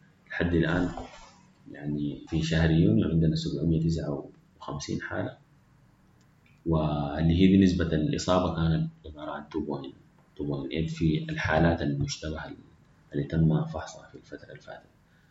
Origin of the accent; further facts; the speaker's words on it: Sudan; ودي المحرية فيهم بفهمنا نحن كسودانيين.